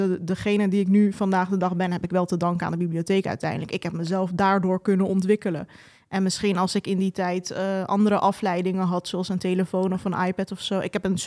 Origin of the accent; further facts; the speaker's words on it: Amsterdam, North Holland, Netherlands; Ik kom dus uit Bos en Lommer, heel specifiek de Akbarstraat. Dat is in de Kolenkitbuurt.